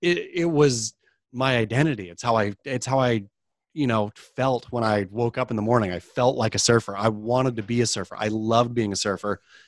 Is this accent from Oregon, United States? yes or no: yes; Oregon, United States; I suppose I grew up surfing in the Oregon coast, and so could never figure out a crowd